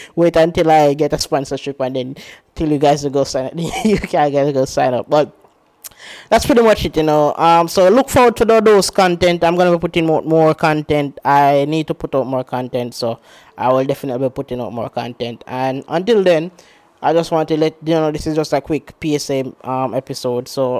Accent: Jamaica; I'm from Jamaica, I'm not rich or anything like that.

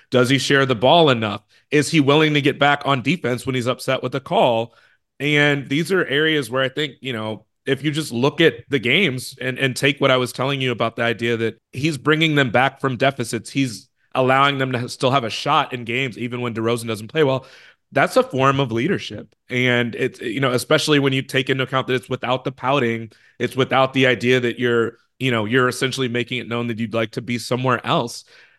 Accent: Chicago, Illinois, United States; in saying that, you know, I'm from Chicago. My best friends are big Bulls fans.

